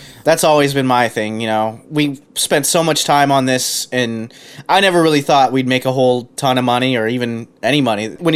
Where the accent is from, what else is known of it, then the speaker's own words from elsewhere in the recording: Houston, Texas, United States; You know, I grew up in Houston